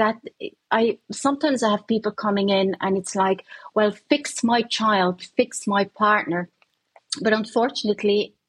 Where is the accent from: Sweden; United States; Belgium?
Belgium; Bruges, Flanders; English is a second language; But I'm just back from Belgium, which I'm originally from. I'm from Bruges.